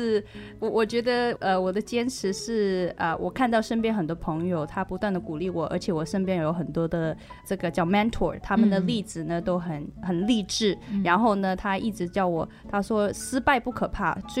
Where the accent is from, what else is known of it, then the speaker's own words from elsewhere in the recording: China; now in United States; 作为一位就是中国华人在美国特别特别 proud to 让别人知道嘿我是中国人